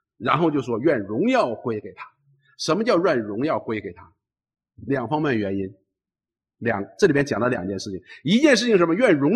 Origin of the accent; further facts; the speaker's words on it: China; 我们都从中国来，我们都受过这样的教育